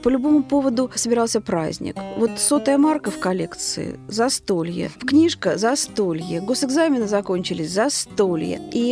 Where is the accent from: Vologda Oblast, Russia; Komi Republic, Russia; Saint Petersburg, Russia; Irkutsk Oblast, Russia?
Vologda Oblast, Russia; Vologda; born there; Я родилась в Вологде, куда мои родители поехали по распределению после ленинградской аспирантуры еще аж в 49-м году. … пришел с фронта без ноги.